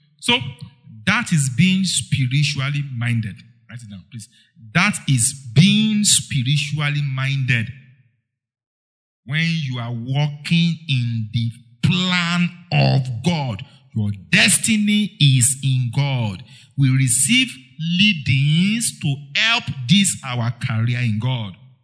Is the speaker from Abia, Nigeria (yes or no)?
no; Taraba, Nigeria; moved away as an adult; now in Lagos, Nigeria; since I got to the land of Lagos, I came from Taraba State, I went to Lagos.